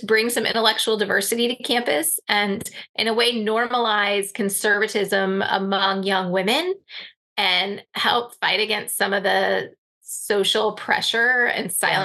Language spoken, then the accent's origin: English; Indiana, United States; Well, I am from Indiana originally and went out to the University of Virginia for college.